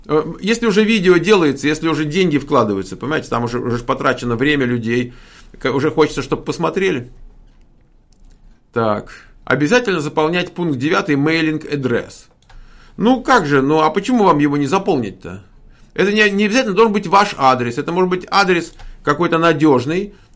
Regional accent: Novoamvrosiivske, Donetsk Oblast, Ukraine; born there; Родилась в Украине, в ПГТ, поселок городского типа, видимо, Новоамвросиевская.

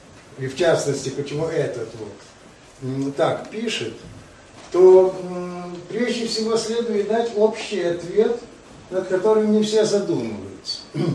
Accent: Odesa, Odesa Oblast, Ukraine; бытовавшую в моем родном городе Одессе

